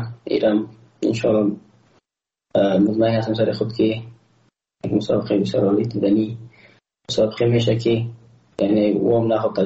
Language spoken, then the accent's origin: Persian; Afghanistan; ما یک افغان هستم